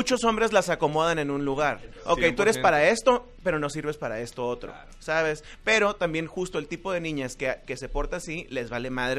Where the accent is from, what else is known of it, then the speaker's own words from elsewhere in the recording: Mexicali, Baja California, Mexico; Con todo y que somos de Mexicali, llevamos 15 años viajando por el mundo